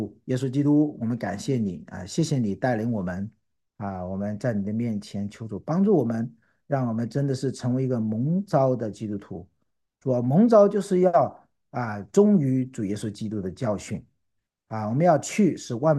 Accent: China; 今天我们作为一个中国人，我们有很多的影响，例如文化。

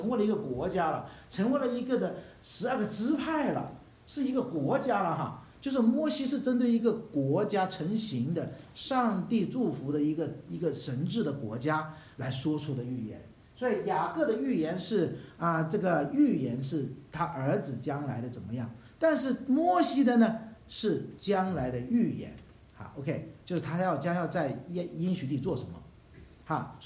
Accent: China; 我们中国人好像认那个孙中山为国父哈

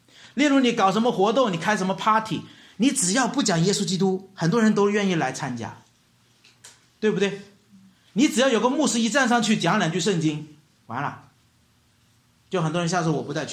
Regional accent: China; 所以我们中国人是很难听别人说自己有罪的

